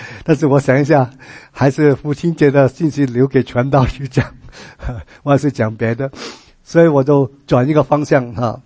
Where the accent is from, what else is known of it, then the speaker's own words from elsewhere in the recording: China; 我发觉我们中国人好像不太习惯去问